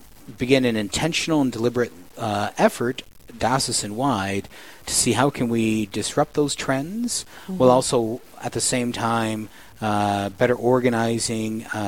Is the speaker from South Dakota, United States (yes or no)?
yes; Yankton, South Dakota, United States; where I'm thinking of in my hometown area, Yankton, South Dakota, and the surrounding areas to the west there